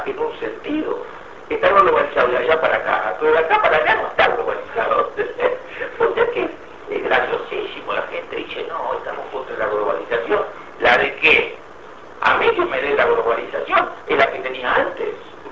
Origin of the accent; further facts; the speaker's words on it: Uruguay; Todos crecimos, en Uruguay crecimos enormemente.